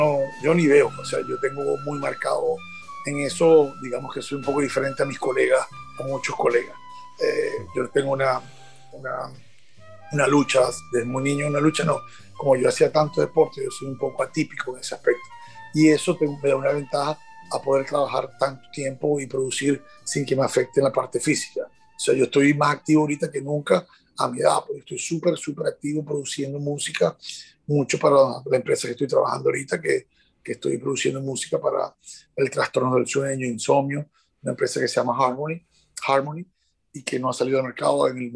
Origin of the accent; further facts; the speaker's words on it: Venezuela; me siento muy orgulloso de siendo venezolano haber hecho eso en Colombia, pues